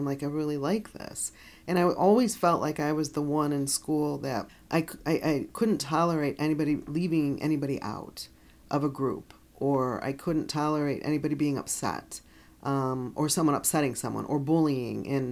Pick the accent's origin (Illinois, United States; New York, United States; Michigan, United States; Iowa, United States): Illinois, United States; Melrose Park; and I grew up like near Melrose Park, you know, and so I wasn't sure about all the surrounding areas.